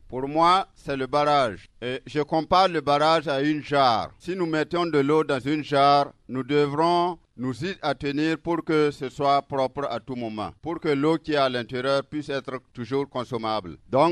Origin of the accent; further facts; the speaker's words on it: Sahel, Burkina Faso; Je suis né à Soum ici. J'ai grandi à Soum ici.